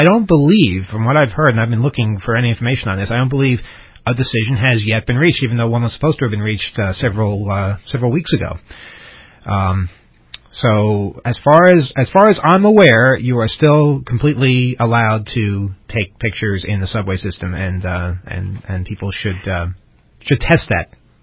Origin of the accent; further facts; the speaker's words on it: Boston, Massachusetts, United States; I'm from Boston.